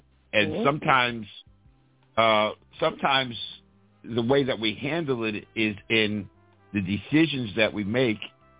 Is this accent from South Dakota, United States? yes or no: no; Middletown, New York, United States; I'm proud and honored to be the lead pastor of Faith Alive Ministries here in Middletown, New York. And, you know, this is my hometown.